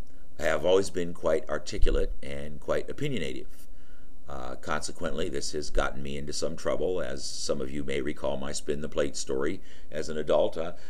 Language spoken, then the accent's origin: English; Santa Monica, California, United States; born there; I was born in Santa Monica, California.